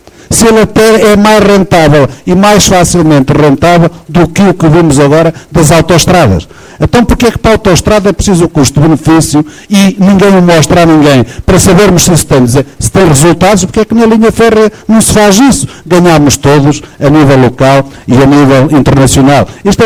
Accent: Mirandela, Bragança, Portugal; Eu, na minha terra, o Mirandela, 45 mil pessoas hoje a tomarem o comboio lá

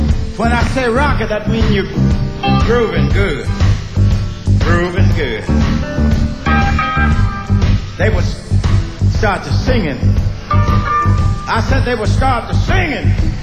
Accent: Mississippi, United States; We partied Saturday nights because that's the night we had money. When I was growing up in Mississippi, Mississippi was dry.

